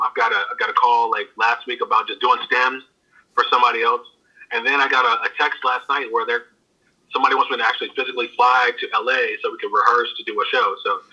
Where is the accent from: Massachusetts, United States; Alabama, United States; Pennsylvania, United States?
Alabama, United States; Like, I'm from Alabama. We all speak. We know Southern hospitality.